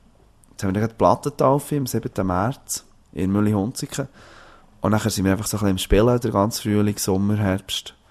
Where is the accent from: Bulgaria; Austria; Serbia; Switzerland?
Switzerland; Frutigen, Bern; Ich komme ja ursprünglich aus Frutigen. Und der Dialekt aus Frutigen ist so ein bisschen gefährdet, weil es halt immer weniger Leute gibt, die das noch reden.